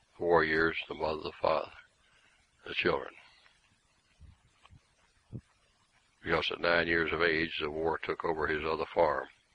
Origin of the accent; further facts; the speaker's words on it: the South, United States; He fought for the Union against the South, and I grew up in the South, and I understand the war between the states in a tremendous way